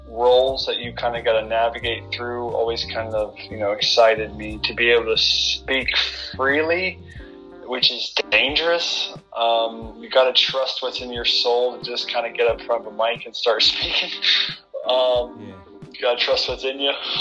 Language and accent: English; Illinois, United States; I grew up in Illinois, and so like I always wanted to be like I wanted to be president for the longest time.